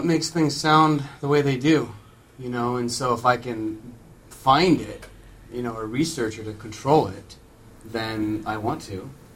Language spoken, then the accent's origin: English; San Juan Capistrano, California, United States; also born or lived in Orange / East Coast / Santa Barbara; Well, I was born in Orange, grew up in San Juan Capistrano, and spent 10 years on the East Coast and 3 years in Santa Barbara.